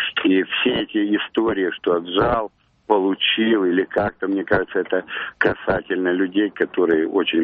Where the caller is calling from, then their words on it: Moscow, Russia; я из Москвы.